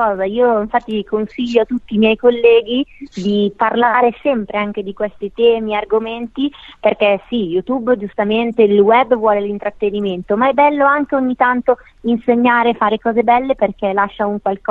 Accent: Lombardy, Italy; accent: Milanese; mi hanno voluto lasciare il mio accento, come puoi sentire, un po' milanese per non snaturarmi

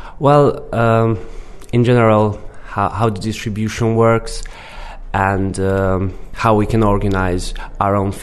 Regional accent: Hungary; From Hungary.

